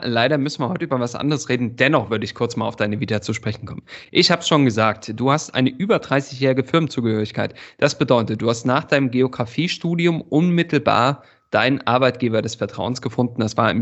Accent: East Germany, Germany; als Ostdeutscher ist mir das Thema Kirche natürlich immer vielleicht eher nur so beiläufig vertraut.

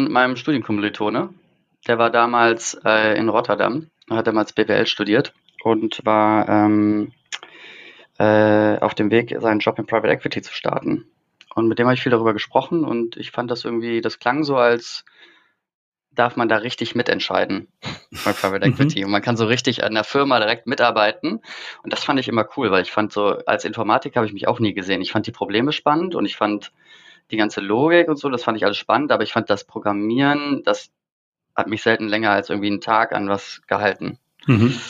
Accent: Cologne, North Rhine-Westphalia, Germany; Ich komme aus Köln

